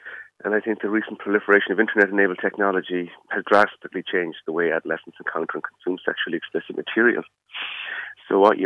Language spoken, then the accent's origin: English; Cork, Munster, Ireland; when I was growing up in Cork